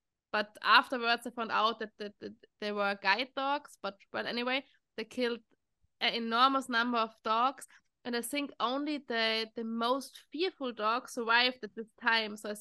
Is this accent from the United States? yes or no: no; Austria; English is a second language; now in England; but I'm originally from Austria. Now I live on an island close to England.